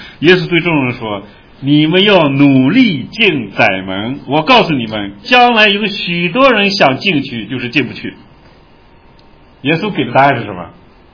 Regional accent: China; 我们中国人很讲究这个，对吧？我中国人很讲究。

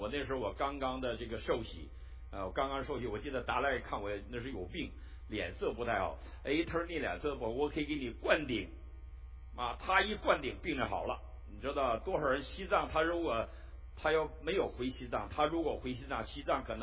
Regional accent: Northeast China, China; 因为我是东北人

